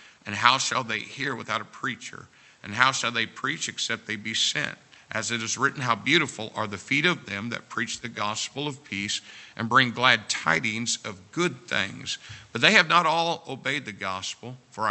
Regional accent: Indiana, United States; Because I'm from Southern Indiana.

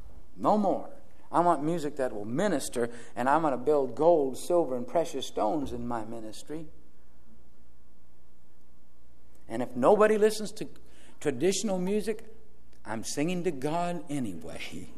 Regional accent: United States; because we grew up in America, even though we may not all be Christians, we grew up in America

